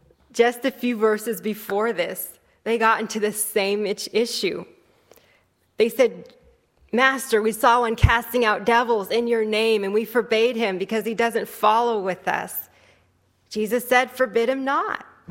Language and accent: English; California, United States; or even my home state of California.